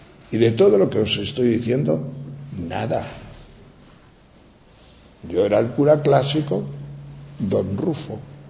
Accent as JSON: {"language": "Spanish", "town": "León", "region": "Castile and León", "country": "Spain", "tie": "born or raised there", "said": "Era el párroco de mi pueblo cuando yo era pequeño, después de la guerra. Yo soy de León, de la montaña de León, y allí había muchos maquis huidos de Asturias."}